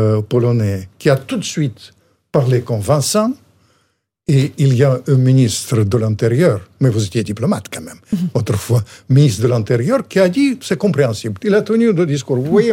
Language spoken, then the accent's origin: French; Ukraine; Vous savez, je suis ukrainien, vous comprenez.